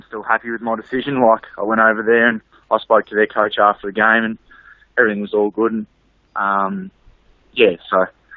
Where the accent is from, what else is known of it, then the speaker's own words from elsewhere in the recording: Eaglehawk, Victoria, Australia; I come from Eagle Hawk, so... not far away. So, I come from there 3 years ago, and just loved every minute of it.